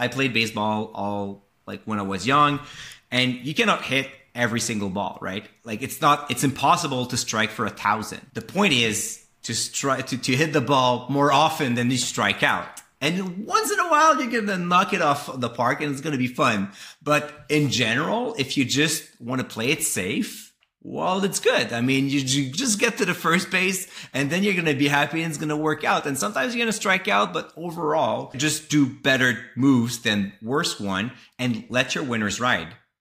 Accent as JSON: {"language": "English", "country": "Canada", "accent": "French", "said": "Even though I'm Canadian, even though I have that weird French accent, I do cover US stocks."}